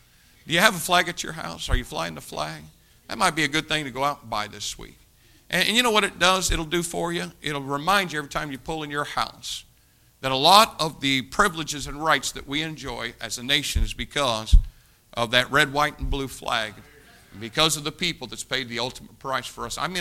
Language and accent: English; United States; I'm going to thank God I'm an American